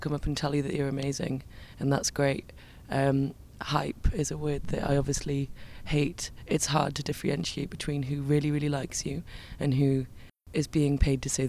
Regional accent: Cardiff, Wales, United Kingdom; also born or lived in Canada; So I was born in Cardiff, but very quickly I moved to Canada just with my mum and stayed there until I was about 3 years old. And then I left and I came back with a Canadian accent growing up.

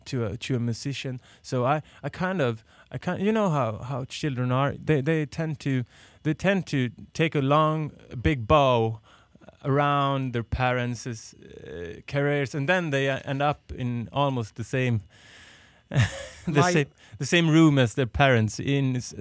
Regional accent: Sweden; I'm from Sweden, and I'm on tour in the U.S. for the first time, actually.

